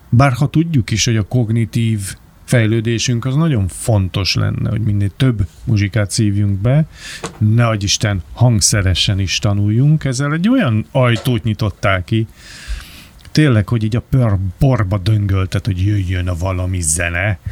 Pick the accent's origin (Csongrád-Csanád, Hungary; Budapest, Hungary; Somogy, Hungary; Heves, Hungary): Budapest, Hungary; Én egy nagyon szegény környezetben nőttem föl Kőbányán.